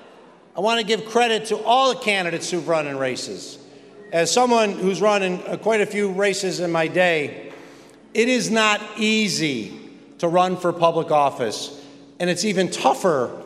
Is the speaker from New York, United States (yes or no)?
yes; Lackawanna, New York, United States; And if you know what it was like growing up in Lackawanna in the mid-80s, it was not easy.